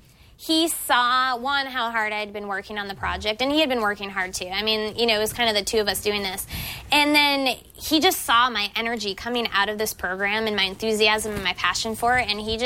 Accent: Boston, Massachusetts, United States; I grew up in the Boston area.

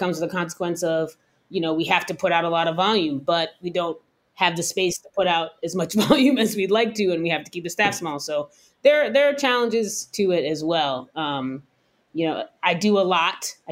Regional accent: New York, United States; born there; also born or lived in New Jersey / Dallas, United States / Baltimore, United States; I was born in New York, and we lived in New Jersey. We lived in Dallas, Texas for a while. I went to high school in Baltimore.

